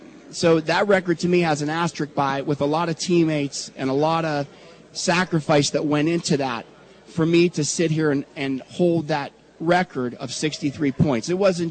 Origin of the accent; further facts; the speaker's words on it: West Middlesex, Pennsylvania, United States; I'm very proud to say that I came from West Middlesex. It's a very blue-collar community, hardworking, close-knit.